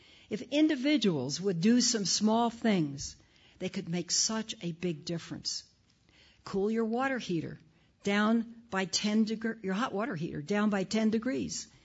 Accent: California, United States; what I'm most proud to say is that my home state, California, is leading the way in energy efficiency.

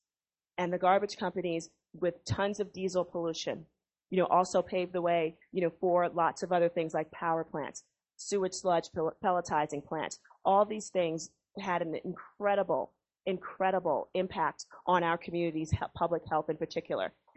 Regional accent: Bronx, New York, United States; I'm from the South Bronx, and I grew up there

